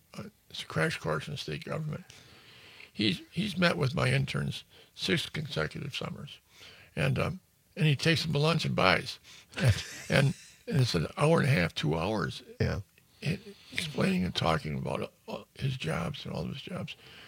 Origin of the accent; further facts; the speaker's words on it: Janesville, United States; I grew up in Janesville. I'm a lifelong resident of Janesville, which when I grew up was almost all white.